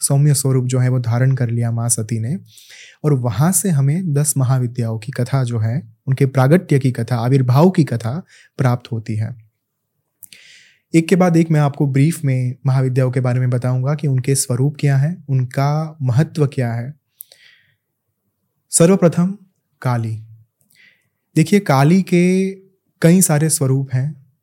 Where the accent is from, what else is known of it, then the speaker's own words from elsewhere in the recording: Ahmedabad, Gujarat, India; मैं जहाँ से हूँ गुजरात, वहाँ पे अहमदाबाद में